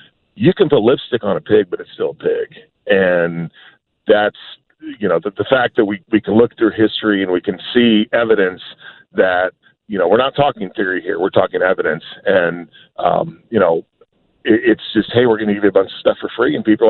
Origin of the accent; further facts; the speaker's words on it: Missouri, United States; As I said, I grew up near Hannibal, Missouri.